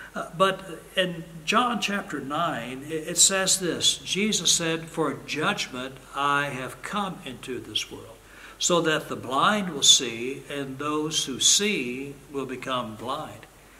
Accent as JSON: {"language": "English", "country": "United States", "lives_now": "Germany", "said": "I'm an American, so I pray for America every day."}